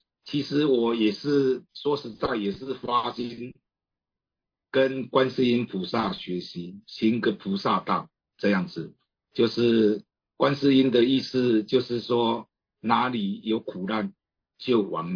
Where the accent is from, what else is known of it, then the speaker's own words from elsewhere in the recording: Taiwan; 其实我们台湾人是真的非常的慈悲